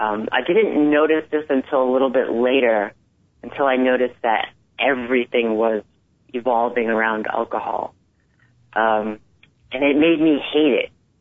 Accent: East Coast, United States; and I'm from the East Coast, so when the trees would start to die, I couldn't breathe

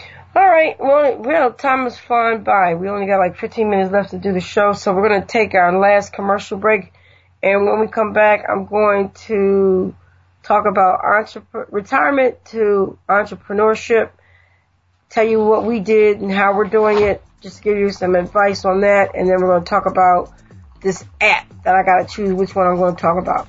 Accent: New Jersey, United States; we told you at the beginning of our debut of the show that we're from New Jersey.

